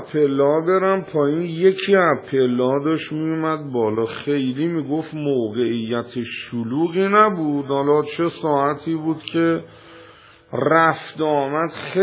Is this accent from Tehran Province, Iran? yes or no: no; Isfahan, Iran; گفت آقا اهل کجایی؟ گفتم اصفهان.